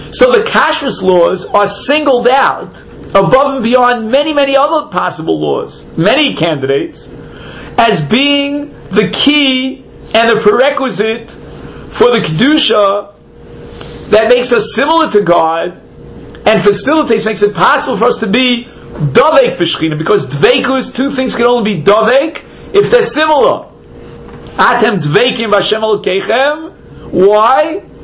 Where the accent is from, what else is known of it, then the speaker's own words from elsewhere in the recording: Flatbush, New York, United States; It's called Flatbush. I don't know if you ever heard of it.